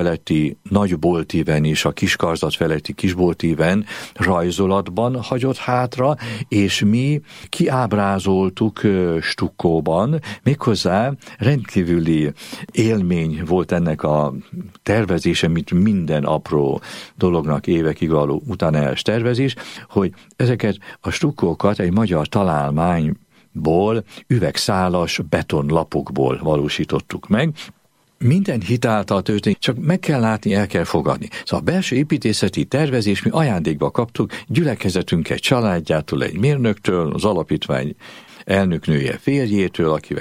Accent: Transylvania, Romania; nekem, mint erdélyi székely embernek különösképpen szívemhez mindig közel álló volt

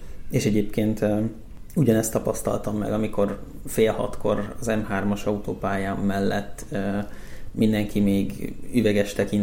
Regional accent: Budapest, Hungary; Én Pest-Szent-Lőrincről származom

